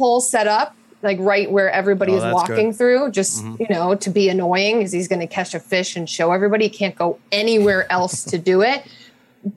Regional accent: Chicago, Illinois, United States; I grew up in Chicago. We don't have real beaches. We have like the lake off Lake Michigan and that crappy beach that's always way too overcrowded.

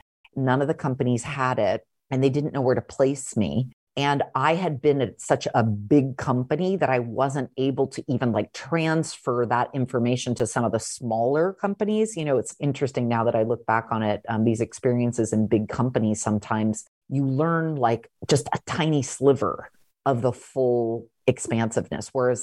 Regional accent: Pacific Palisades, California, United States; now in Milan, Italy; I never could have imagined in a million years growing up in Pacific Palisades, California, with my hunting, camping, fishing family, that I would ever be living in Milan

